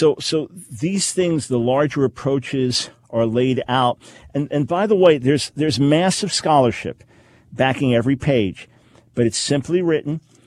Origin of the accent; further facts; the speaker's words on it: New York, United States; And by the way, growing up in New York, we pronounced it Ugaritic.